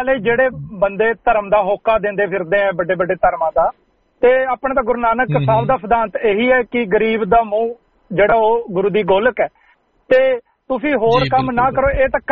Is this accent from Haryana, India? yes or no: yes; Haryana, India; ਮੈਂ ਹਰਿਆਣੇ ਤੋਂ ਬਿਲੋਂਗ ਕਰਦਾ। ਵੈਸੇ ਮੇਰੇ ਮਿੱਤਰ ਮੈਨੂੰ ਕਹਿੰਦੇ ਰਹਿੰਦੇ ਵੀ ਤੂੰ ਹਰਿਆਣੇ ਦਾ